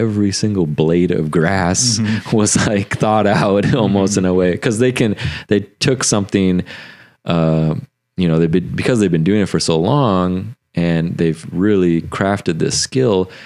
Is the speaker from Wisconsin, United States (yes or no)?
no; Minnesota, United States; growing up in Minnesota